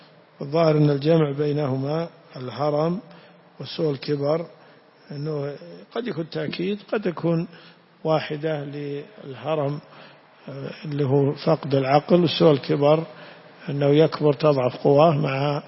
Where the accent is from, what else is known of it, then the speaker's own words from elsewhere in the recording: Najd, Saudi Arabia; ولذلك في دعوة عند العوام عندنا بنجد